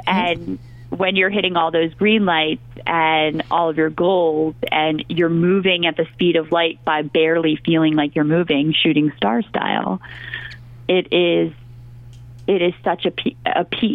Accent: Philadelphia, Pennsylvania, United States; So long and short of it, I am a Northeast Philadelphian girl. I was born and raised in Philadelphia

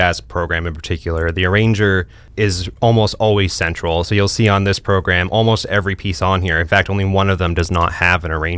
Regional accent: Maine, United States; I grew up in Maine, went to school. My first degree was at University of Southern Maine, so I got my degree in music education.

